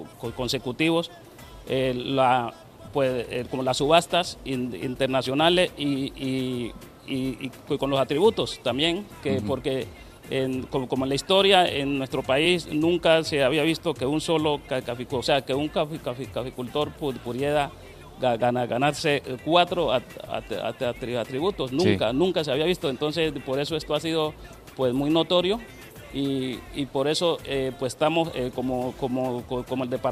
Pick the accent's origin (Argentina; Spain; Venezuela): Venezuela; now in Cúcuta, Colombia; yo salí de Venezuela, pues me sacaron acá hasta Cúcuta, por el documento que no los tenía allá en ese país, y pues me quedé aquí como un emigrante prácticamente